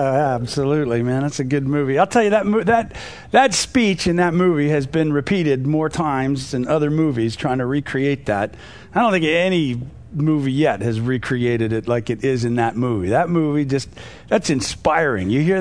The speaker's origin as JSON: {"language": "English", "country": "United States", "said": "As much as I love being an American, I don't think most of us really have a clue what it means to live in freedom, in true freedom."}